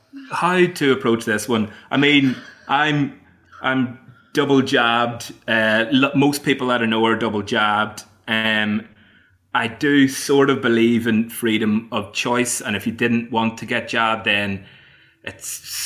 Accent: Ireland; Like, as an Irishman, I have to go home at Christmas, so I often miss the Boxing Day fixtures and things like that.

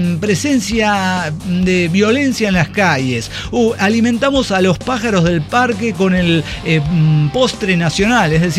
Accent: Mexico; Y no, es que soy mexicano.

